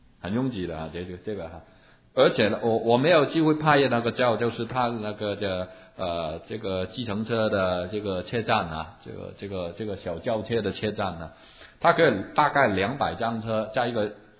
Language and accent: Chinese; China; 他叫我们中国人也是叫白人呐